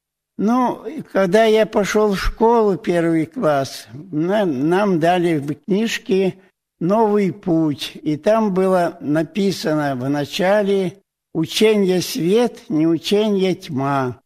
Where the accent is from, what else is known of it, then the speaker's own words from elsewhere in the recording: Lipno, Russia; Родился я и детство провел в России, между Ленинградом и Москвой, село там Липно. Мама у меня была православная, истинная, верующая, хорошая. Отец был неверующий.